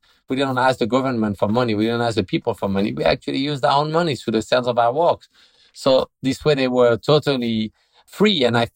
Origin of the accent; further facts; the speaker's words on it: France; And I say, oh, I'm from France.